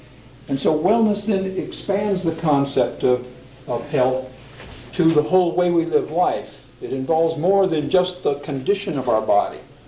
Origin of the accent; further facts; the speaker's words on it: Portland, Oregon, United States; I'm from Portland, Oregon.